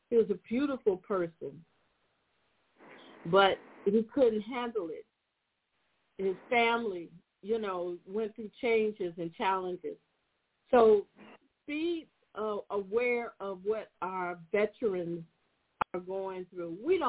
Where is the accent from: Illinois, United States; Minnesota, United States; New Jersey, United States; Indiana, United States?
Illinois, United States; Chicago; I'm from the Wild Hundreds, but our war is different than war